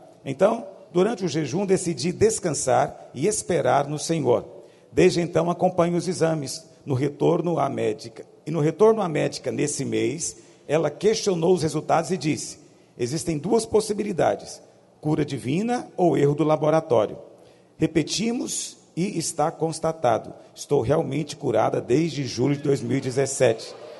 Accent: Americana, São Paulo, Brazil; Somos do interior de São Paulo, de Americana, ok?

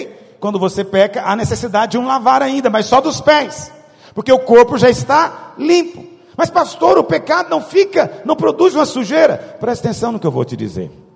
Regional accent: Goiás, Brazil; Eu sou goiano, então minha mãe jamais chama ela de você.

